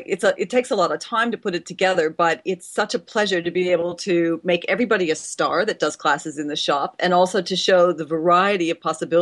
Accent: Ohio, United States; No, my past life, I grew up in Ohio, which I'm very proud to say

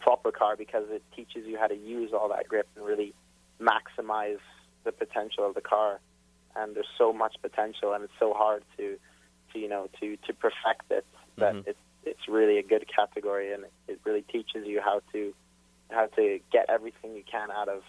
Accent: Montreal, Quebec, Canada; I'm from Montreal.

